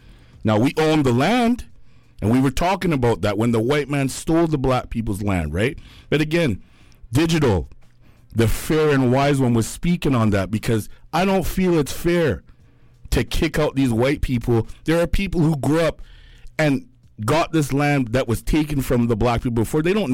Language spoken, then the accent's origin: English; Jamaica; I'm a Jamaican. So in Jamaica